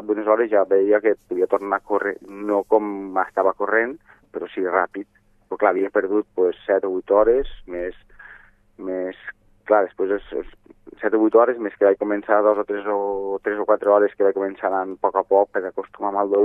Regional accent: La Pobla de Segur, Catalonia, Spain; arribant al meu poble. Sí, a la Pobla

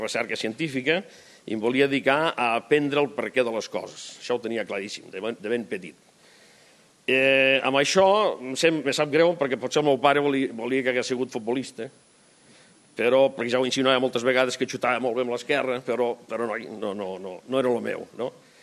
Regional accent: Balaguer, Catalonia, Spain; Inclús a l'estranger saben que sóc de Balaguer. No saben on és Balaguer, però jo sempre els dic que sóc de Balaguer.

